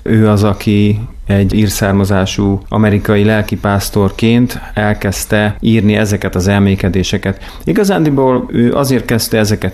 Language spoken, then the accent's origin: Hungarian; Kiskőrös, Bács-Kiskun, Hungary; born there; Kiskörösen születtem egyébként, úgyhogy igen, nagyon a közelben. Most oda is költöztünk vissza